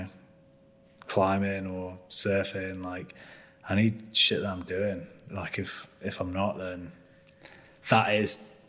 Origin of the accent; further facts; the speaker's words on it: Preston, North West England, United Kingdom; I came from Preston. I was drinking cider and, you know, trying to get off with girls in the park most of my life, trying, still am.